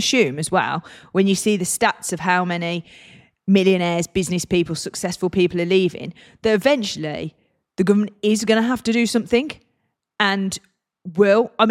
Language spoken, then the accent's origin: English; England, United Kingdom; And as English people, we diss the Americans.